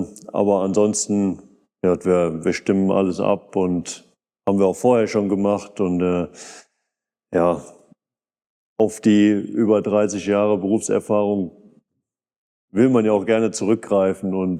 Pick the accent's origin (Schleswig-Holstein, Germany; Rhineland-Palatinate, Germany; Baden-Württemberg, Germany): Rhineland-Palatinate, Germany; Unnau; born there; now in Hachenburg, Germany; Gebürtig komme ich aus Unnau, Nachbar vom Felix ehemals. Wohne jetzt mittlerweile in Harrenburg mit meiner Frau und unserer Tochter.